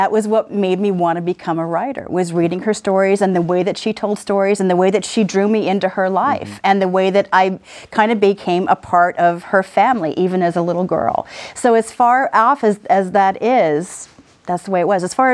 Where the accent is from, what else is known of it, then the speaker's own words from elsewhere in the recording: Arizona, United States; I honestly grew up reading her. And I grew up in Arizona.